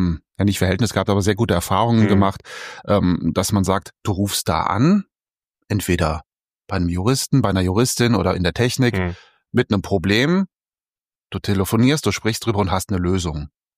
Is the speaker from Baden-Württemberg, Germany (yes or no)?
no; Euskirchen, North Rhine-Westphalia, Germany; Wir kommen aus Euskirchen.